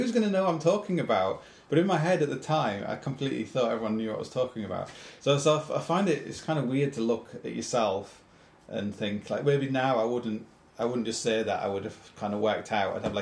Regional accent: Hull, Yorkshire and the Humber, United Kingdom; I'm from Hull. I have charisma in Hull.

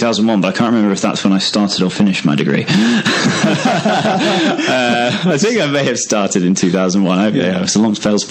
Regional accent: Sheffield, Yorkshire and the Humber, United Kingdom; We're from Sheffield, and it's just in our core.

